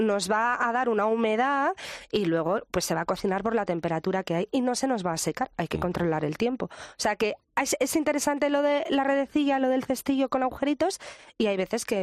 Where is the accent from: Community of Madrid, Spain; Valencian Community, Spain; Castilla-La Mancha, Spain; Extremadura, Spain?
Community of Madrid, Spain; Madrid; born there; Yo nací en Madrid, mi familia materna es de Menorca